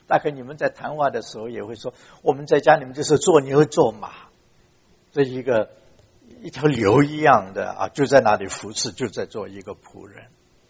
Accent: Hong Kong; also born or lived in China; 当我在香港成长的时候，就是读小学读中学的时候，那时候我们家刚从大陆去那边

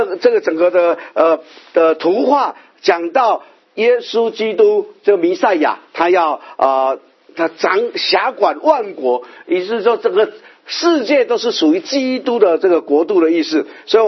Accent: China; 这个龙，这个字啊，啊，你知道看到这个字的时候，我们中国人就觉得这个字很好，对不对？很吉祥的意思啊，对不对？

